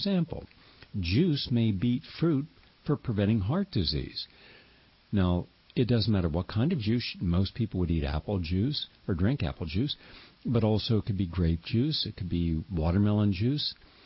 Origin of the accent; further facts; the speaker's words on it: West Virginia, United States; From my home state of West Virginia, down in Bluefield, we have a station carrying us